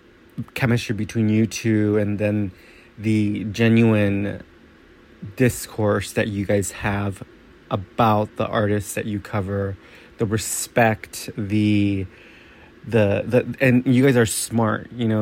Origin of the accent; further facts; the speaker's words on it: Las Vegas, Nevada, United States; now in Chicago, United States; I am from Las Vegas, Nevada, here in the United States.